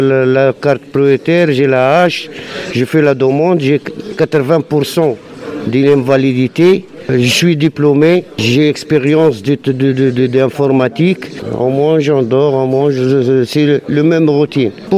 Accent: Tunisia; J'ai 54 ans. Je suis tunisien

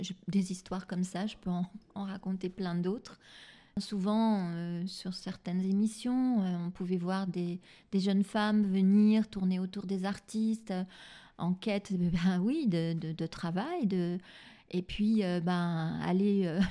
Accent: Lyon, Auvergne-Rhône-Alpes, France; now in Paris, France; quand on rêve et qu'on vient de Lyon, de la province, qu'on arrive à Paris, c'est un rêve.

